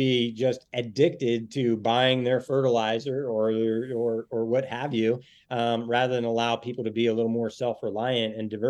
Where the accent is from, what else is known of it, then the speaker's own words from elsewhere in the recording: Scottsbluff, Nebraska, United States; or my hometown of Scottsbluff, Nebraska